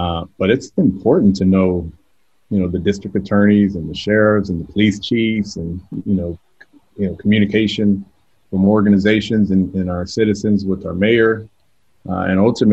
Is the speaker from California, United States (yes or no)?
yes; California, United States; now in Georgia, United States; I've only been here 2 years, so I'm just learning about Georgia. you know, I grew up in California